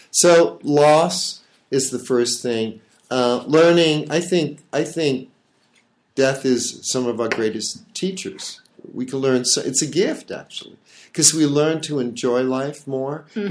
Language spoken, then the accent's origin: English; California, United States; I flew to Florida. I'm from California.